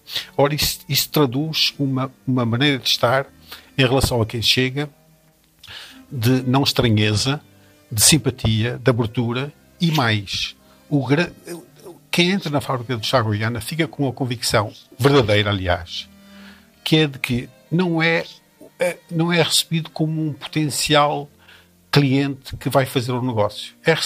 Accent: Maia, Porto, Portugal; Eu sou da zona da Guiana e da Maia.

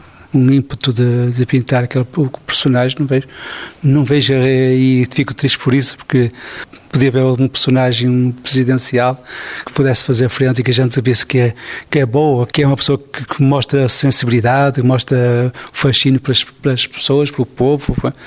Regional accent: Portugal; essas coisas, para mim é gratificante, como português

